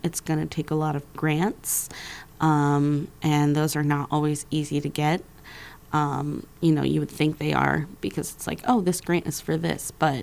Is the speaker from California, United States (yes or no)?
no; Fairbanks, Alaska, United States; And when I grew up in Fairbanks, I've lived here for 20 years.